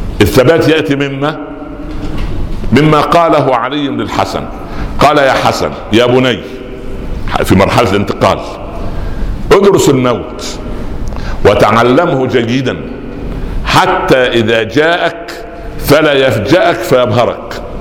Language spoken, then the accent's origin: Arabic; Upper Egypt, Egypt; عندنا في الصعيد يقولوا ايه يضحك بالضحك رخيص